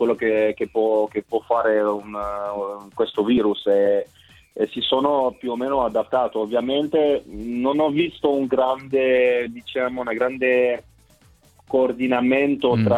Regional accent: Albania; now in Rome, Italy; essendo albanese, essendo io soprattutto vivendo a Roma, essendo sposato con una romana

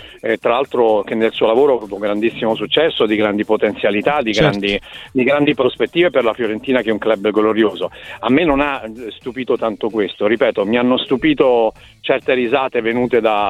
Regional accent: Calabria, Italy; i miei nonni, a patto che ve ne freghi qualcosa, erano di quei paterni, erano di Gioiosa Ionica, io sono calabrese.

